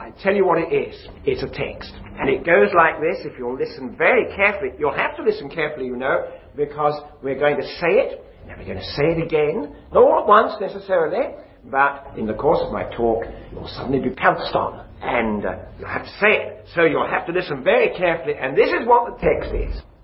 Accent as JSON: {"language": "English", "region": "London", "country": "United Kingdom", "tie": "born or raised there", "lives_now": "Scotland, United Kingdom", "said": "You see, I come from Britain, and I live in Scotland. I haven't got a Scots accent, have I? That's because I was born in London."}